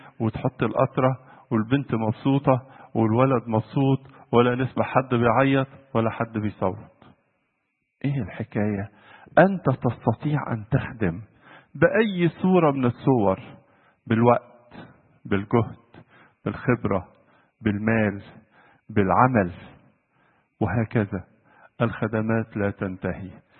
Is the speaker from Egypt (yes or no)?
yes; Egypt; الأولاد لما بيجوا من القرى، وانت عارفين عندنا في مصر في دبان كتير وحاجات زي كده